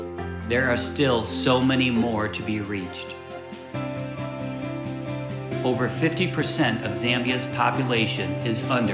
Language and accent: English; Rochester, New York, United States; As I mentioned, we're from, we're from Rochester, New York. That's kind of our home.